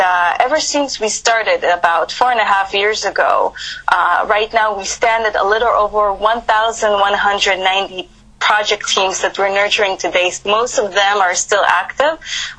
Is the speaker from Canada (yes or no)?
no; Israel; now in China; I come from Israel, born and raised there, and I've actually worked in Israel for some years in law.